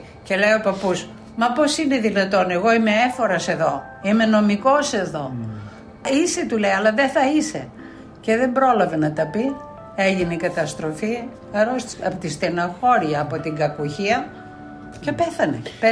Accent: Ioannina, Epirus, Greece; born there; Εγώ γεννήθηκα στα Γιάννενα.

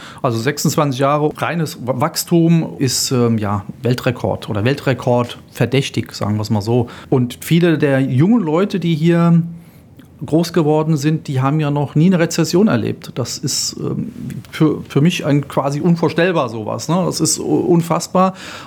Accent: Germany; Ich bin Volkswirt und vor allem ich bin Deutscher.

